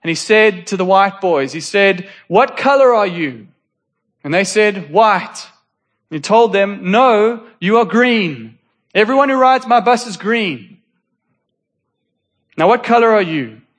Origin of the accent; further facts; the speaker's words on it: South Africa; English South African. It's good to enjoy stories of our people from the past. It's good to love being South African